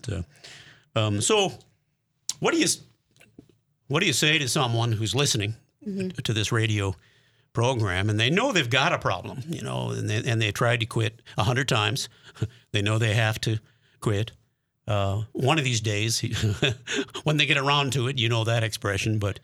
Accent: Milwaukee, Wisconsin, United States; now in Bismarck, United States; And I'm from a big city. we moved here 1981 here to Bismarck, Mandan. And. Mm-hmm. But my hometown is Milwaukee

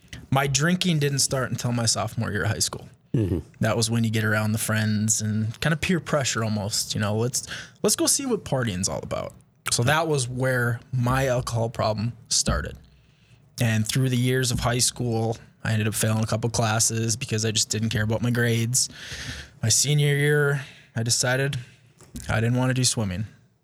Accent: Mandan, North Dakota, United States; I was born in Bismarck and I grew up in Mandan, so I'm a Mandan kid.

